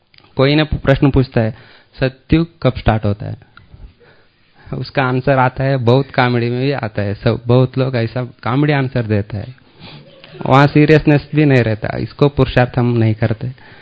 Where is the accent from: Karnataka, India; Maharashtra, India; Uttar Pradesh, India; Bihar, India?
Karnataka, India; Bengaluru; मैं 8 साल से ज्ञान में हूँ और मैं बेंगलुरु से आया हूँ